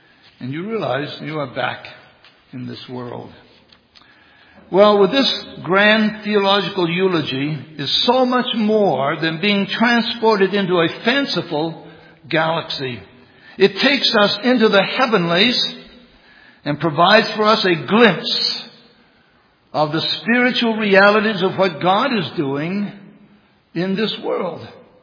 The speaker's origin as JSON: {"language": "English", "region": "Maine", "country": "United States", "tie": "born or raised there", "said": "It was a gospel song that was commonly sung in the church that I grew up in Maine."}